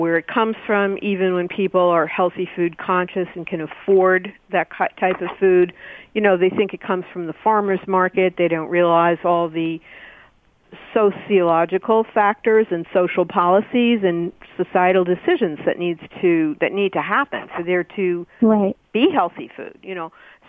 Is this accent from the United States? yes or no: yes; New York City, New York, United States; and I'm from the New York City area